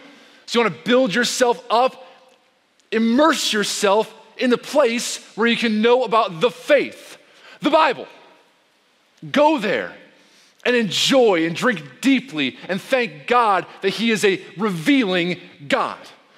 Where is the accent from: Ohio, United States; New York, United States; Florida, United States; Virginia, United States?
New York, United States; I hate waiting. I'm from New York. It's my excuse.